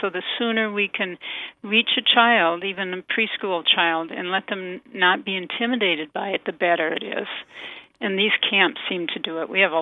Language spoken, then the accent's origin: English; White Bear Lake, Minnesota, United States; also born or lived in Portland / Italy; Well, actually, I grew up in Minnesota, White Bear Lake, Minnesota. And after that, I attended the university there for a while in Minneapolis and moved to the West Coast, the East Coast, finished my schooling in Portland, Oregon, went to Italy to do some schooling.